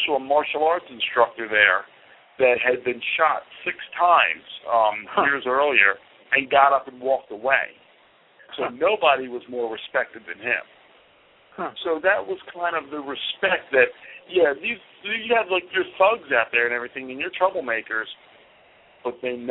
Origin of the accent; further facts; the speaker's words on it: Philadelphia, Pennsylvania, United States; where I trained growing up in Philadelphia, and I mean, I had a good upbringing.